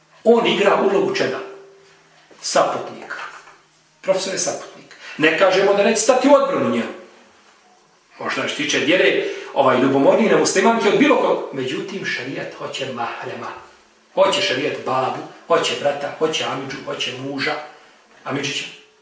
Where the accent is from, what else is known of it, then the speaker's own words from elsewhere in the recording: Novi Pazar, Raška District, Serbia; Ja sam iz Novog Pazara